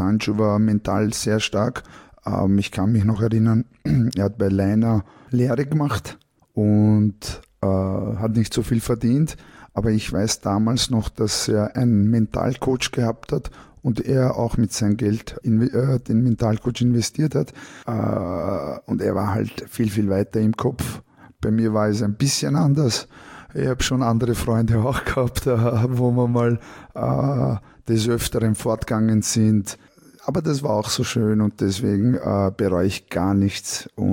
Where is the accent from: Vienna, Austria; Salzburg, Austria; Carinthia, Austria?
Vienna, Austria; Wir sind im 12. Bezirk aufgewachsen, Meidling.